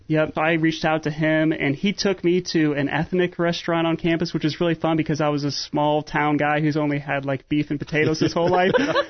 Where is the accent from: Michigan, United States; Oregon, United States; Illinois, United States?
Illinois, United States; Peoria; So I grew up in the Peoria area, which is how I know Bill Allison, right?